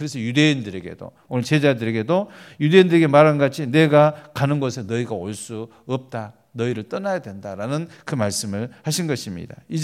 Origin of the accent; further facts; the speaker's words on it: Naju, South Jeolla, South Korea; 저는 그 나주 시골에서 자랐기 때문에 키는 작아도요 어렸을 때 지게를 참 많이 졌습니다.